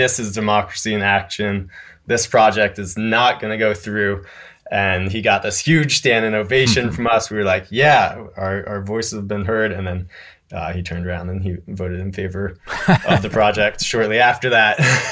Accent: North Carolina, United States; Yeah, I'm from a super conservative rural part of Western North Carolina

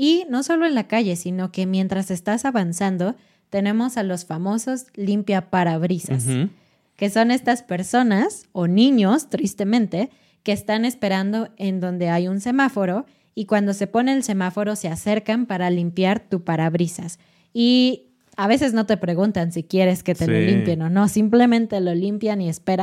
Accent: Mexico City, Mexico; al menos en Ciudad de México, que es mi ciudad natal

